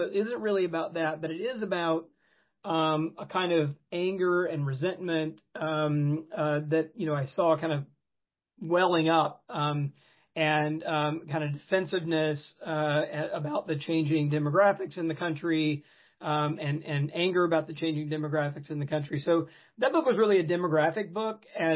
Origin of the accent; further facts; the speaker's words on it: Jackson, Mississippi, United States; These are the group from which I come. I grew up Southern Baptist in Jackson, Mississippi. You know, my family is Baptist back 200 years into Middle Georgia.